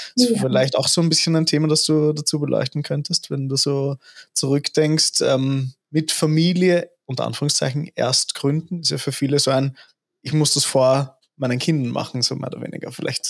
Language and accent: German; Austria; Bei uns in Österreich gibt es das UGB und ein Unternehmensgründungsprogramm